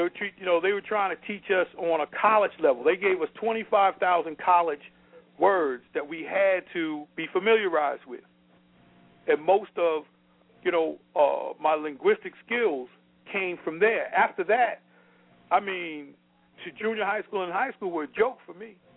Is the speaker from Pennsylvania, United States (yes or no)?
no; South Bronx, New York, United States; When I was growing up in the South Bronx, I was in District 8.